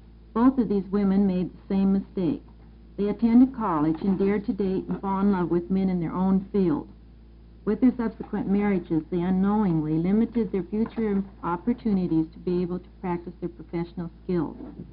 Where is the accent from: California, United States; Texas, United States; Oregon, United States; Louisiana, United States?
Oregon, United States; The Dalles; I'm here from the Dalles.